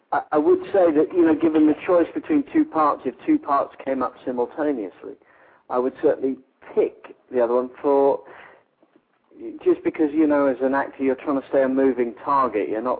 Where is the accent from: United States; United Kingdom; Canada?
United Kingdom; And as a British actor, to go over to the States